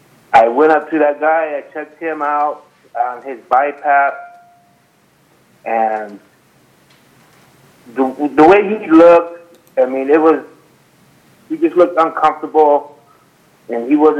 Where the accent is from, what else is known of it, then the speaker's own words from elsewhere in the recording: Casa Grande, Arizona, United States; It was my hometown. I grew up here. I moved to Tucson in 96, stayed there till about 2011.